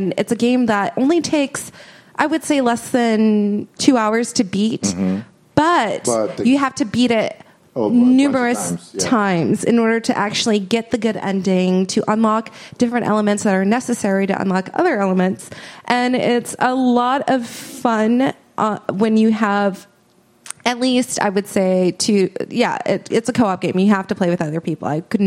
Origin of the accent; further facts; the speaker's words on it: Minnesota, United States; I went home to my home state, Minnesota, and I had a great trip.